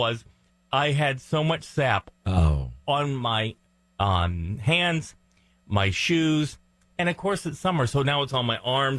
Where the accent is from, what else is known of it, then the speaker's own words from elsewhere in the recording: North Carolina, United States; You know, I think about being a kid growing up in North Carolina. It would be so hot, JD.